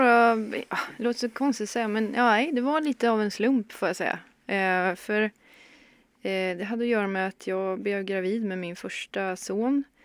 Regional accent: Lindesberg, Örebro County, Sweden; Ett lag från Lindesberg, där jag kommer ifrån.

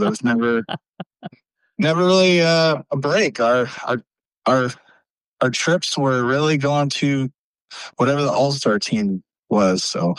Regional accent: Sultana, California, United States; Well, like, well, I'm from Sultana. So Sultana High School, it's my first time being a head coach.

